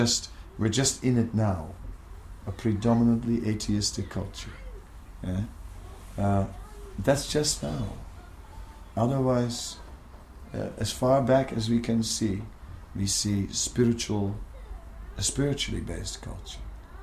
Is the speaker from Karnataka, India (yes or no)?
no; Vrindavan, Uttar Pradesh, India; And we are from Vrindavan.